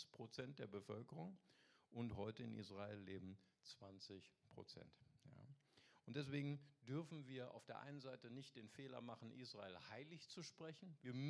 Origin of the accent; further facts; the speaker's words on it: Bonn, North Rhine-Westphalia, Germany; ich habe noch Fotos von Bonn, aus der Stadt, wo ich kam, wo ich herkomme.